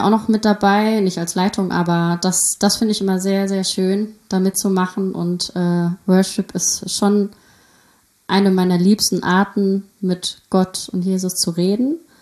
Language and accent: German; Burbach, North Rhine-Westphalia, Germany; Siegen in Bürbach groß geworden, mit sehr vielen Geschwistern, 4 um genau zu sein, also immer was los.